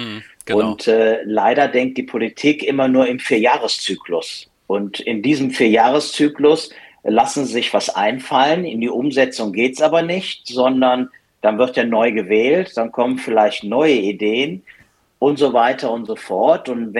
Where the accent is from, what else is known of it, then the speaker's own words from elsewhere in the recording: Cologne, North Rhine-Westphalia, Germany; born there; Ich glaube, da kommt man so als gebürtiger Kölner nicht ganz drum herum.